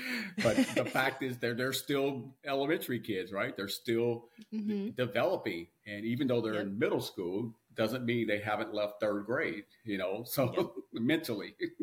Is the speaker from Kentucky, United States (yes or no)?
yes; Kentucky, United States; One of the things, I came from Kentucky, and Kentucky did this really cool thing.